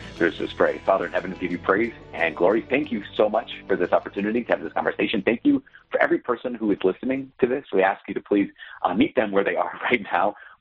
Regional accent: Brainerd, Minnesota, United States; also born or lived in Oak Park, Illinois; So as you mentioned in the intro, I grew up in Brainerd, Minnesota.

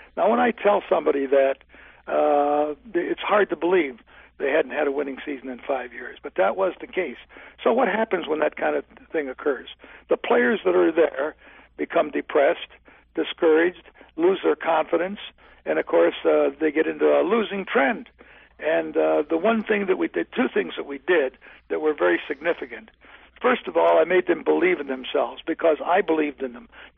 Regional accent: Akron, Ohio, United States; He was from Barberton, Ohio, and I was from Akron, which is only about 10 miles separates the two, or less.

